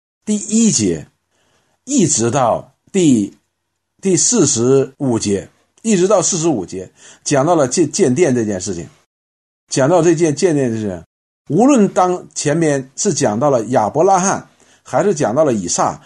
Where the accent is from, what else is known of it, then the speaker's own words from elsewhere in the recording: China; 因为以前他们穿的跟我们中国人差不多